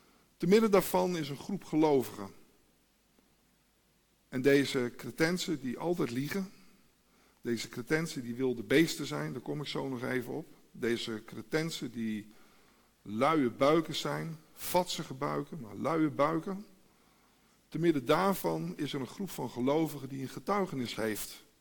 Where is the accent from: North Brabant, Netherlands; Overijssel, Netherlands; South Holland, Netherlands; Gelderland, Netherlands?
Gelderland, Netherlands; Elburg; ik kom uit Elburg.